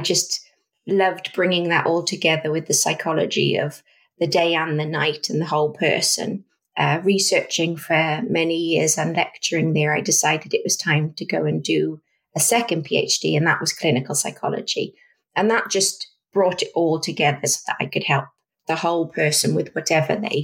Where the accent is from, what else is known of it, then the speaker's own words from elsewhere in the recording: Wales, United Kingdom; now in Ontario, Canada; I'm a clinical psychologist here in Ontario, but you can tell by my accent, I originate somewhere far away. In Wales.